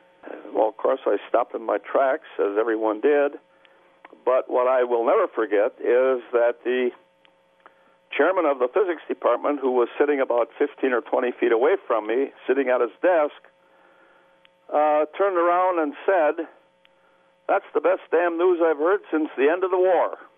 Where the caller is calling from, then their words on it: Platteville, Wisconsin, United States; I'm calling from Platteville, Wisconsin.